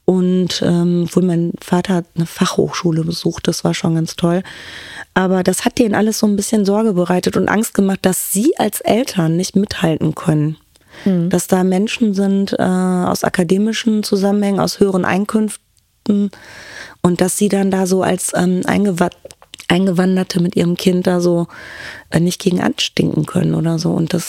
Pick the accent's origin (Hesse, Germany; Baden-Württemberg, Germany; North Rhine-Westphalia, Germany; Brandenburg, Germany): North Rhine-Westphalia, Germany; Duisburg; ich bin in Duisburg-Neudorf aufgewachsen, das ist da, wo die Uni ist, alle und wo der Zoo ist.